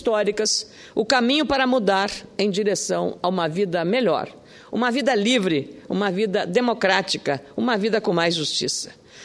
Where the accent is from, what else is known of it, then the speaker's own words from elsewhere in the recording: Rio Grande do Sul, Brazil; nós, como gaúchos